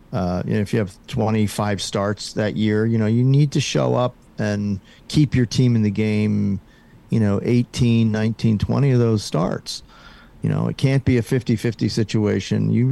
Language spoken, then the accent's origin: English; Haddonfield, New Jersey, United States; before my parents moved everybody over to South Jersey. So I grew up in Haddonfield